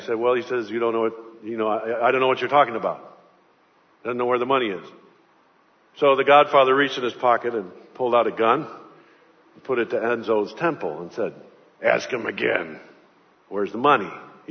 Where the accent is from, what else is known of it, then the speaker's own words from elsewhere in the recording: Chicago, Illinois, United States; I heard about a godfather, the gangster type, mafioso type, and I'm from Chicago.